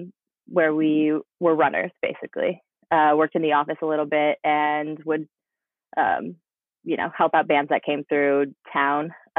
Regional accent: Michigan, United States; So I grew up in Michigan and from a small town, lots of farms and things like that.

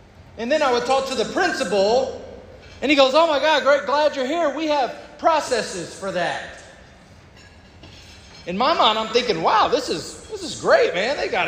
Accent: Texas, United States; I'm from Texas. I grew up with a family. My mom and dad were married until my dad passed away.

